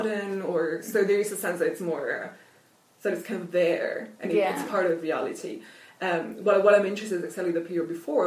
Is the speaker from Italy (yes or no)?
yes; Italy; first language Italian; English is a second language; So my first language is obviously Italian, and then I speak English, German, Spanish.